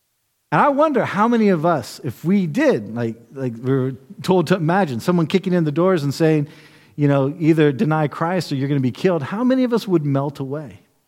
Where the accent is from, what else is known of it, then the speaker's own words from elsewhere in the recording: United States; growing up in the West, U.S. like I have, Germany, maybe if you're from a different country